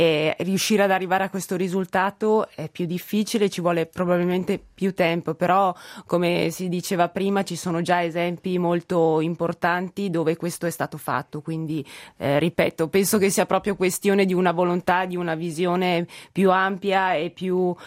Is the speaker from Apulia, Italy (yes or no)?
no; Trentino-Alto Adige, Italy; io sono trentina di origine e quindi porto come esempio la mia regione